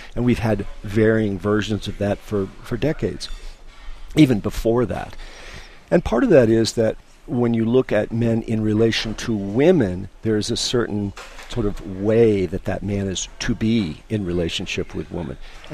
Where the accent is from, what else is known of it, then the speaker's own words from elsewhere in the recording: Maine, United States; I'm from Maine originally